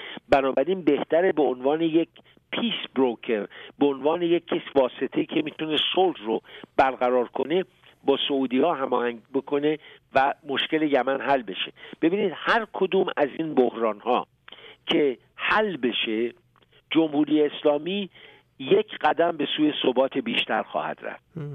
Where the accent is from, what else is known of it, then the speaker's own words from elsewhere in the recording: Iran; به عنوان یک ایرانی آرزو میکنم این اتفاق نیفته.